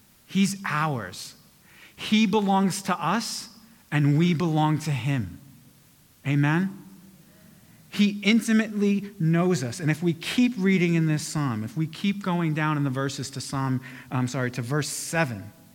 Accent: New York, United States; and I'm born and raised in New York, so I'm preaching to myself with that.

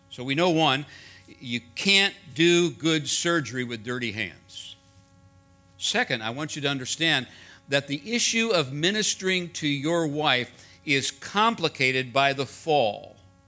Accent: India; I grew up in India. I have a much wider dietary enthusiasm than they do.

